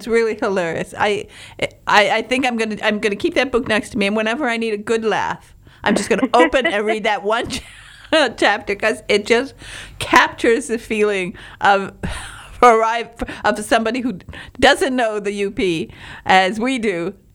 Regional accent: Baraga, Michigan, United States; born there; They're in Pelkey. I was born in Baraga.

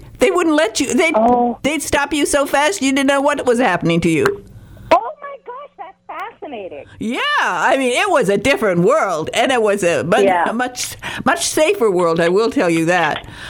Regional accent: Michigan, United States; I'm a girl from Michigan, and when you go to Hollywood, it is a different world.

